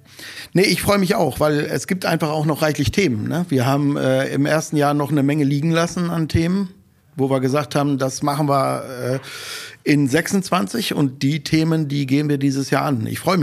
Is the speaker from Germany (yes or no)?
yes; North Rhine-Westphalia, Germany; Also da in Ostwestfalen, wo ich herkomme, wir haben da regelmäßig immer noch wirklich Temperaturen unter oder knapp über dem Gefrierpunkt.